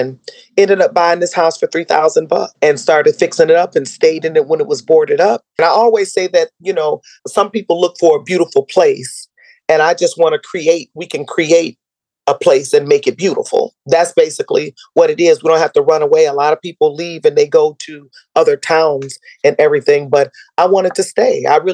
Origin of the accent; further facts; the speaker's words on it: Detroit, Michigan, United States; I was born in Highland Park, actually. And as a little girl, we moved on a baby, actually. My family, we moved to Detroit, which is, well, look, almost right across the street